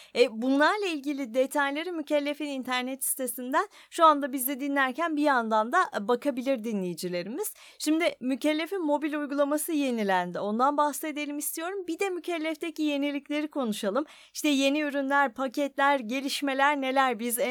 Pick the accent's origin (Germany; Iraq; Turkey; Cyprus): Turkey; Ankara; Bir Ankaralı olarak çok sevindim öncelikle.